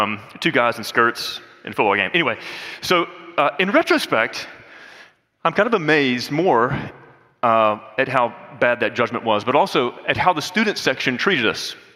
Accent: the South, United States; I love the South. I'm from the South. I love being from the South.

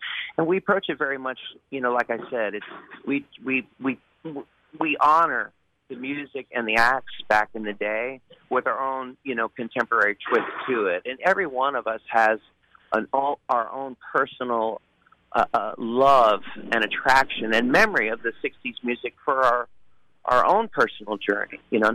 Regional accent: Delaware, United States; born there; also born or lived in New Jersey / Minnesota / Texas / Oklahoma; now in Oregon, United States; I live out here now. It's not where I'm originally from. My wife, grew up in Oregon. But I was born in Delaware, moved to New Jersey, Minnesota, Texas, Oklahoma, Pennsylvania, Virginia. Lived in New York for 25 years

